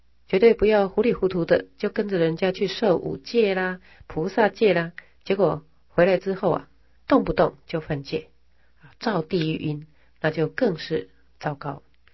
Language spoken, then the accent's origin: Chinese; China; 可是我们中国人呢，却是啊贪得无厌呐、啊，越喝越多，没有办法自我节制